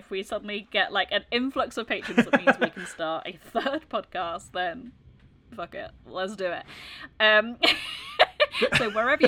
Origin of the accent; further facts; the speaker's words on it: United Kingdom; I'm British.